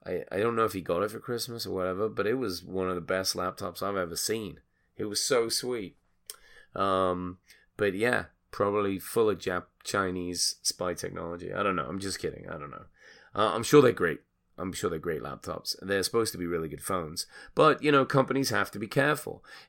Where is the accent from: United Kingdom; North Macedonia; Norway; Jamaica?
United Kingdom; England; now in United States; I'm obviously an immigrant. I'm English. I came here.